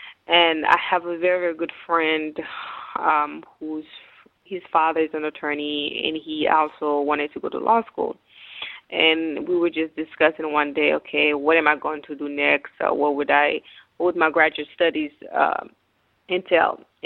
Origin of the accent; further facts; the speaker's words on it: Jackson, Mississippi, United States; also born or lived in Haiti; now in Houston, United States; I'm originally from Haiti. I left Haiti at a very young age. I was actually 10 years old, and I was raised in Jackson, Mississippi.